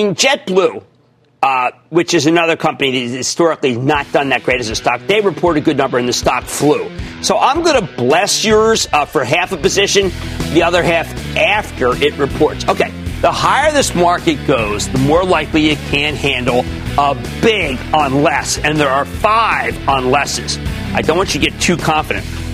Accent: New Jersey, United States; Let's go to Gianna in my home state of New Jersey.

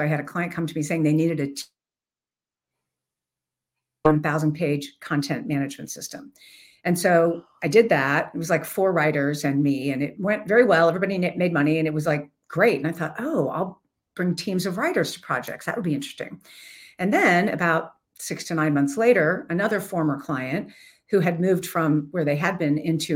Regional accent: Cincinnati, Ohio, United States; nobody in my hometown, I'm in Cincinnati, Ohio, nobody would even speak to me

